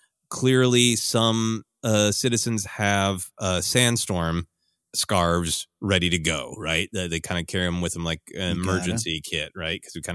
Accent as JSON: {"language": "English", "region": "Minnesota", "country": "United States", "tie": "born or raised there", "said": "Growing up in Minnesota, where Minnesota outside of Minnesota is kind of famous for being cold."}